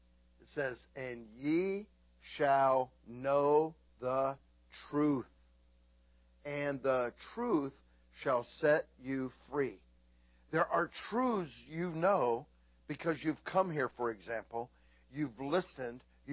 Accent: Florida, United States; I grew up in Florida. We used to go swimming in the beach.

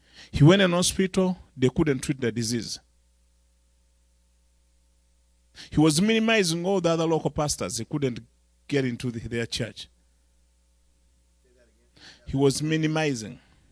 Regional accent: Nigeria; Then I go, no, I come from Nigeria.

